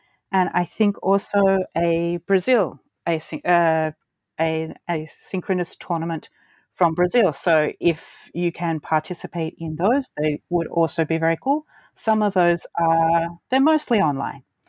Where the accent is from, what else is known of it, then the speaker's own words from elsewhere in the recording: Australia; because I'm Australian